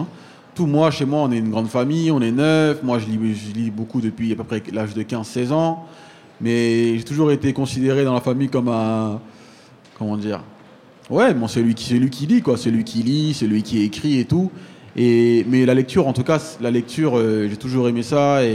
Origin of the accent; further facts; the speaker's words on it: Aulnay-sous-Bois, Île-de-France, France; Nous, on est nés en France, et on se demande même pas comment nos parents ils sont arrivés ici. Moi, j'ai grandi à Aulnay-sous-Bois